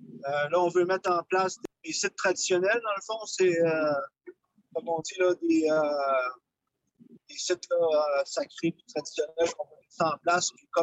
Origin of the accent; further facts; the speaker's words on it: Mashteuiatsh, Quebec, Canada; le conseil de bande chez nous à Machetoyats, pour pouvoir chasser l'orignal, il faut être piché au sort.